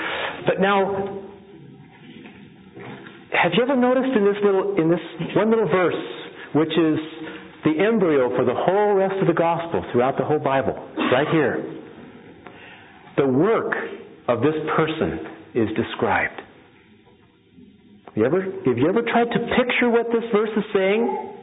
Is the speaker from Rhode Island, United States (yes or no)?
no; California, United States; And so I grew up in California and pastored in Arizona